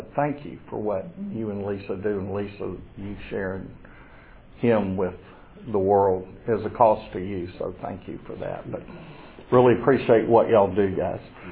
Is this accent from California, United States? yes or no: no; Atlanta, Georgia, United States; also born or lived in Albany, Georgia / Mobile, Alabama / Buffalo, New York; We moved here from New York. I was born in Atlanta, then we moved to Albany, Georgia, Mobile, Alabama, Buffalo, New York, and then moved back here.